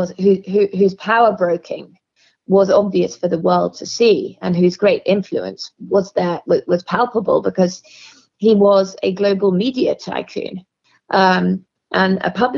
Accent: England, United Kingdom; now in New York, United States; You know, you can hear from my accent. I grew up in England

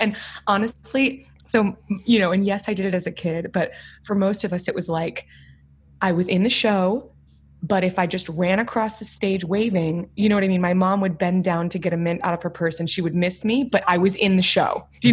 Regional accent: Wichita, Kansas, United States; I grew up in Wichita, Kansas, and Music Theater of Wichita is a regional theater there.

